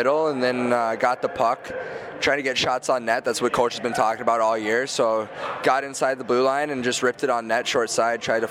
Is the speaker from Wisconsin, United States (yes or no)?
no; Fairbanks, Alaska, United States; growing up in Fairbanks, Alaska, right, you don't have a lot of opportunity to spend a lot of time outside in the winter